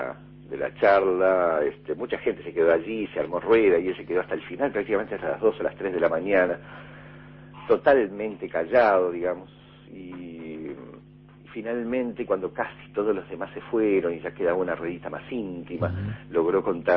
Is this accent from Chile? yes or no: no; Montevideo, Uruguay; yo siempre fui y soy irremediablemente montevideano.